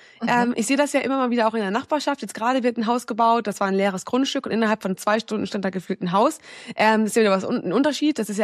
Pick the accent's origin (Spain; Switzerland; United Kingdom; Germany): Germany; Northern Germany; ich komme ja aus dem Norden